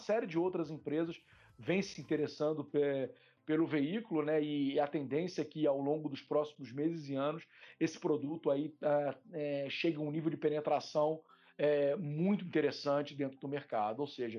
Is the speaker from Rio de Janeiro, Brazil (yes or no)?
yes; Rio de Janeiro, Brazil; Sou carioca, né? Então, na origem no Rio de Janeiro